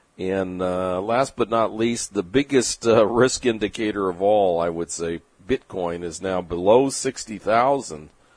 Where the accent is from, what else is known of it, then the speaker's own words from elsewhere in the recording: San Diego, California, United States; also born or lived in Glendale; Growing up in San Diego and being born in the Glendale, Los Angeles area, I followed the Lakers for many, many years